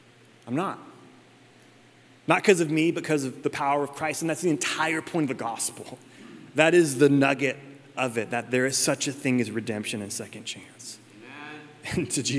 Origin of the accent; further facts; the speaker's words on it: California, United States; when I was a kid, I grew up in Northern California. We used to go up to Bodega Bay, and we'd go deep sea fishing